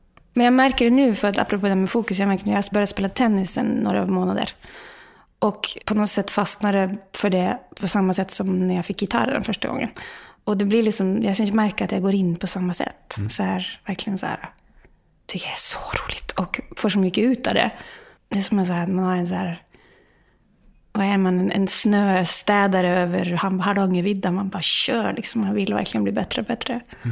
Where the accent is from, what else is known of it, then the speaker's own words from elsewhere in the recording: Molde, Møre og Romsdal, Norway; accent: Molde dialect; Swedish is a second language; Jag snackar ju en dialekt som är sån som det här, och folk kan bli lite skuffa när de börjar snacka norsk